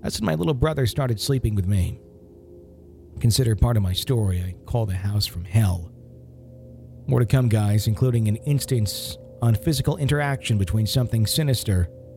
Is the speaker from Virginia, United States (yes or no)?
yes; Virginia, United States; from Central Virginia.